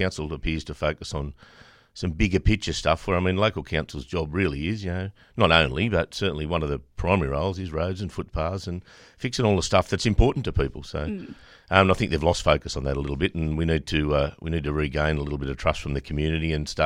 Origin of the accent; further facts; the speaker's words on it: Denman, New South Wales, Australia; I was born and raised in Denman, mid-90s.